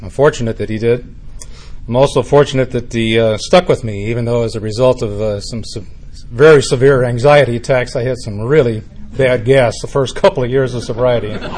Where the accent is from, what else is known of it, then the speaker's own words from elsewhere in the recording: Columbus, Ohio, United States; And I'm from Columbus, Ohio. It's also known as Buckeye Country.